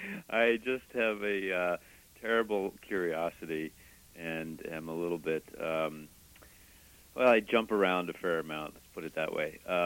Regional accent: Washington, District of Columbia, United States; I grew up in Washington, D.C.

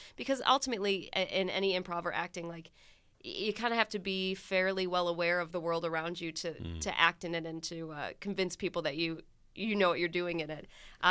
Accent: Illinois, United States; I grew up in Illinois, but I remember they had like these events that we'd go

